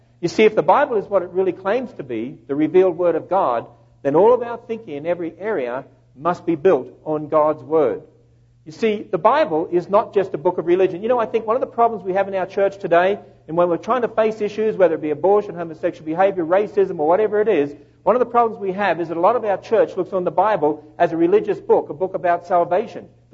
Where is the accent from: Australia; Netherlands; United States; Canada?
Australia; accent: Australian; it allows you to get used to my Australian accent